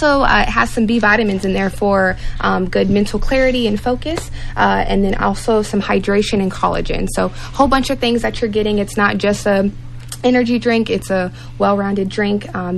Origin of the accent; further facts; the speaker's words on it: Fort Hood, Texas, United States; I'm from Fort Hood, Texas, so a little over an hour from here.